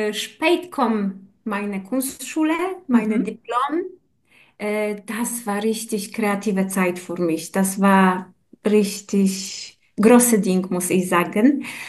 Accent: Poland; German is a second language; Weil Polen ist meine Heimat.

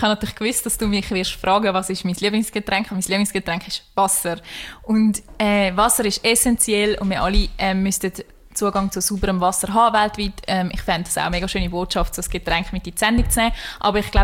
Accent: Swabia, Germany; born there; Schwäbin. Also ich bin eigentlich Deutsche und bin in Süddeutschland geboren.

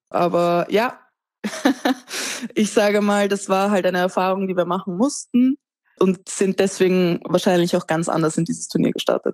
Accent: Austria; ich kann das nicht so ganz einordnen als Österreicherin

